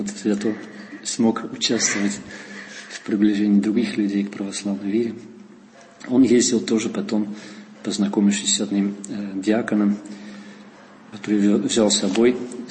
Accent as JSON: {"language": "Russian", "town": "Deventer", "region": "Overijssel", "country": "Netherlands", "tie": "born or raised there", "second_language": "Russian", "lives_now": "Russia", "said": "Я голландец коренной, родился в городе Девендер. Это на востоке Голландии, ближе к Германии. Я учился русскому языку с 12 лет в школе."}